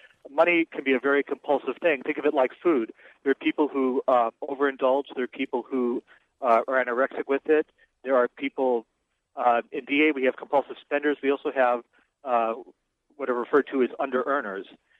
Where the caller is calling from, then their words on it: Los Angeles, California, United States; Los Angeles.